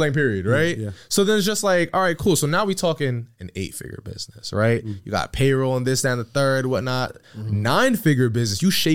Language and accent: English; New York, United States; I'm from New York. Like, I walk outside, I'm spending $250.